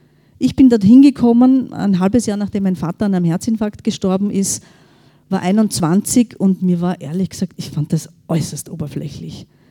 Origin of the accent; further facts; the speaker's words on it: Styria, Austria; now in Vienna, Austria; ich selber bin Steirerin und lebe in Wien